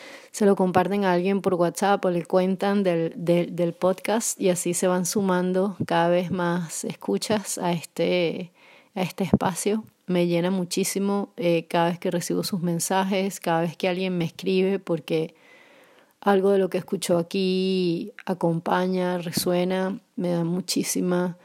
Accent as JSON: {"language": "Spanish", "town": "Caracas", "region": "Capital District", "country": "Venezuela", "lives_now": "Poland", "said": "soy caraqueña de Venezuela y vivo en una pequeña ciudad al sur de Polonia."}